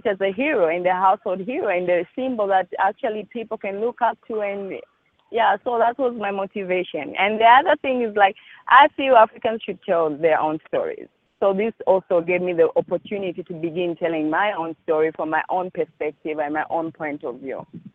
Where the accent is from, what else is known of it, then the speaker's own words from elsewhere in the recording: Zambia; I started having interest in film at the age of 13. You know, being young and growing up in Zambia. I don't come from a rich family